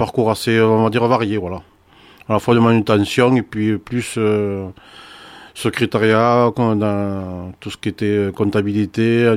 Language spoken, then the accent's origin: French; Figeac, Occitanie, France; j'ai 48 ans, je suis né à Figeac, j'ai toujours habité dans la région